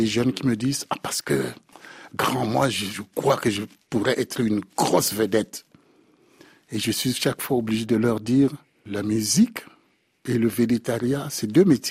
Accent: France; Je suis français et je suis assez vieux pour avoir partagé les problèmes de la France.

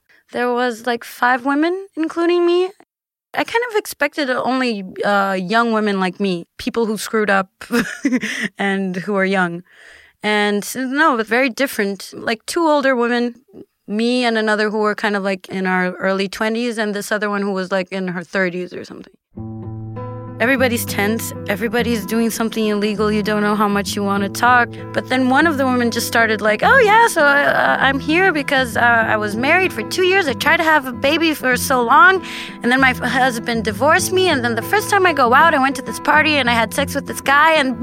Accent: Rio de Janeiro, Brazil; I'm from Rio de Janeiro, Brazil.

